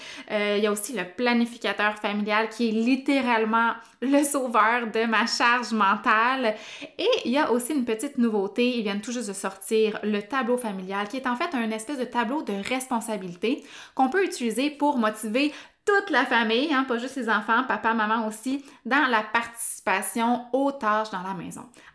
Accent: Sherbrooke, Quebec, Canada; C'est une entreprise de mon patelin, donc de Sherbrooke.

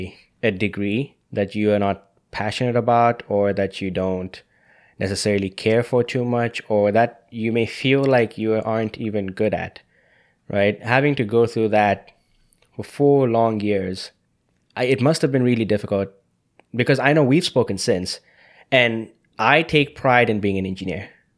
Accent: Zambia; Growing up in Zambia at that time, we would go on road trips together over long weekends.

